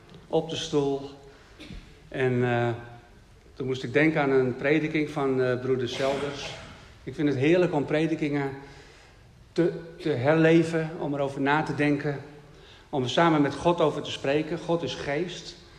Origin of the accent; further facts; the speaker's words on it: Netherlands; Ja, ik ben een Nederlander, denk ik dan maar.